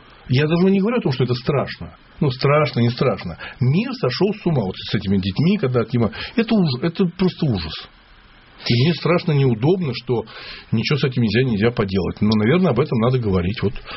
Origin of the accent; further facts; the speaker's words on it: Moscow, Russia; но я москвич, да, ну, я православный человек